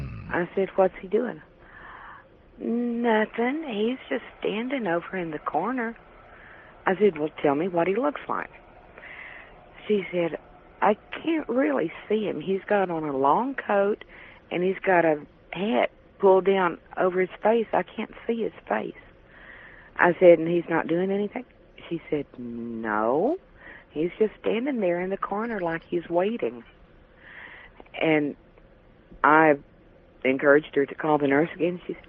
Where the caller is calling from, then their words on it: Van Buren, Arkansas, United States; Hi, George. … calling from Van Buren, Arkansas.